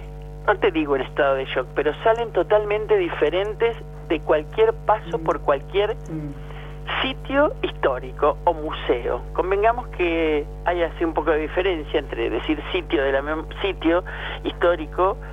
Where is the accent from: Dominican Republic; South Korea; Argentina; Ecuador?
Argentina; San Jorge, Santa Fe; yo soy santafesina, de un pueblito en la provincia de Santa Fe que se llama San Jorge